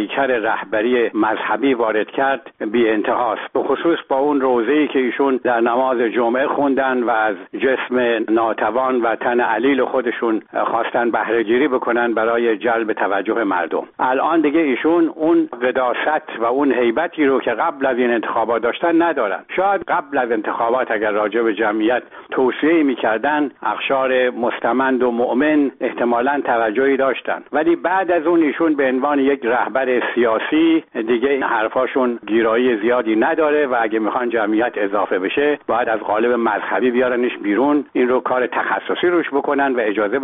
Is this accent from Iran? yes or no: yes; Iran; من به عنوان یک ایرانی مسلمان